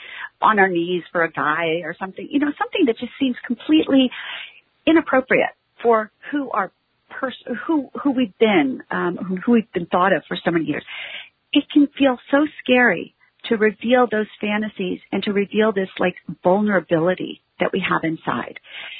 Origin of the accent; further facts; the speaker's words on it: Houston, Texas, United States; I grew up outside of Houston. My dad still lives here.